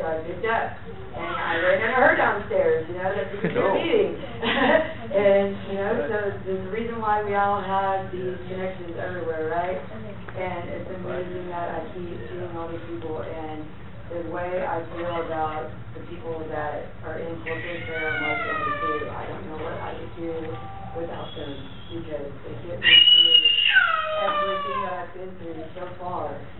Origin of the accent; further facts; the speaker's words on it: Austin, Texas, United States; So, I'm originally from Austin, Texas as well.